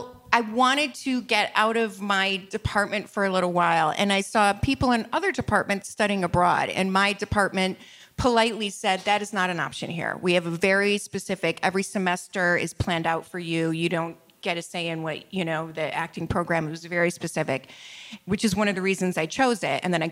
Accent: Bay City, Michigan, United States; I'm from Bay City, Michigan.

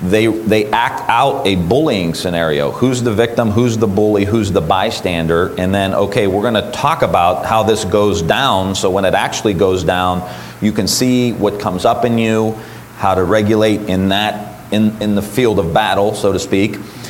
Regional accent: Niles, Ohio, United States; That's my hometown.

